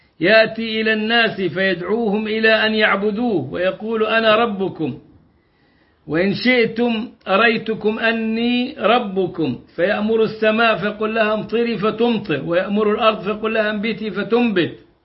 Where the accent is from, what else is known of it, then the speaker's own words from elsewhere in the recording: Upper Egypt, Egypt; عنبة دي عندنا في الصعيد